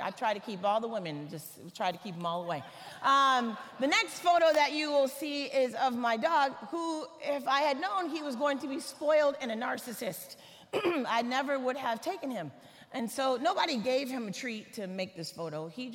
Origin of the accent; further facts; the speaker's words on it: Atlanta, Georgia, United States; moved away as an adult; now in Chicago, United States; So I am from Atlanta, Georgia. I moved to Chicago about now almost a year ago, and I don't like snow.